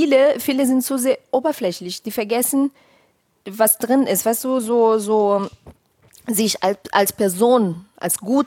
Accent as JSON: {"language": "German", "town": "Petrópolis", "region": "Rio de Janeiro", "country": "Brazil", "said": "den Miss Petropolis, die Stadt, wo ich herkomme."}